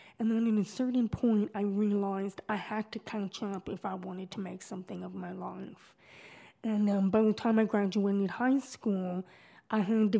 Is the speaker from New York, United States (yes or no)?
yes; Oyster Bay, New York, United States; I worked as a librarian in my hometown of Oyster Bay right out of college.